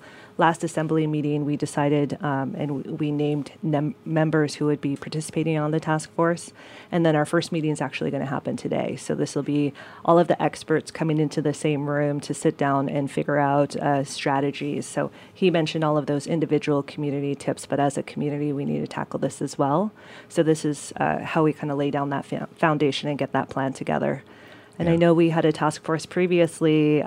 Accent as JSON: {"language": "English", "town": "Sitka", "region": "Alaska", "country": "United States", "tie": "born or raised there", "said": "I was born and raised here in Sitka, but I follow my mom's cultural lineage, and she's originally from Angoon."}